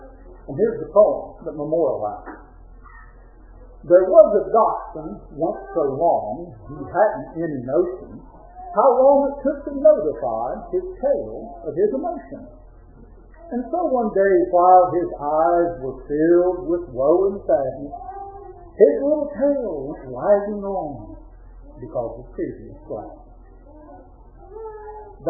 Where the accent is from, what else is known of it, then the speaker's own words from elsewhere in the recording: Williamstown, West Virginia, United States; I grew up in the Ohio Valley. I grew up in Williamstown. I have five brothers.